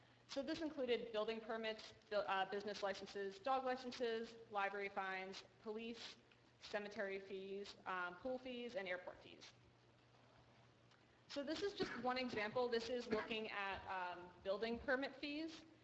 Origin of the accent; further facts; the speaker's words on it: Tucson, Arizona, United States; like I'm from Tucson, you go to the police department, pay $15, get your fingerprints.